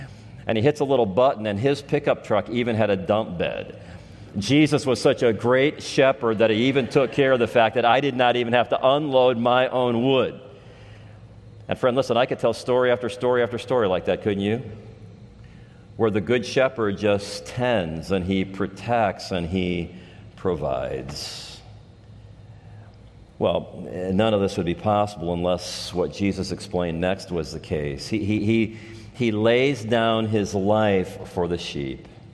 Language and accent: English; Gary, Indiana, United States; Now, I grew up in Gary.